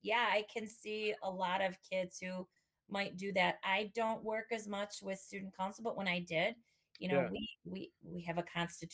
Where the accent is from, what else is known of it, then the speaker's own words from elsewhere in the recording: Dallas, Texas, United States; yeah, I grew up in West Dallas.